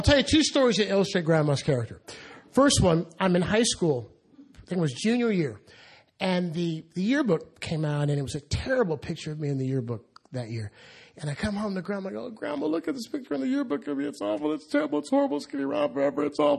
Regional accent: Akron, Ohio, United States; born there; I was born in Akron, Ohio, and we didn't know really any white people

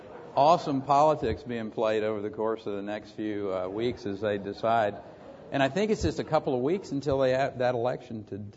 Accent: Texas, United States; whether it was being the Senate finance chairman back in my home state of Texas

